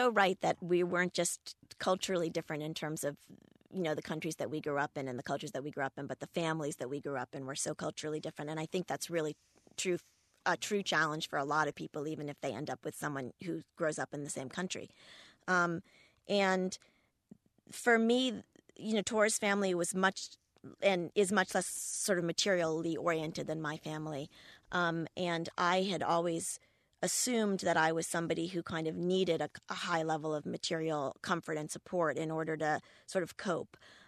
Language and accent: English; United States; being an American growing up in the U.S. and not being exposed to that many other cultures.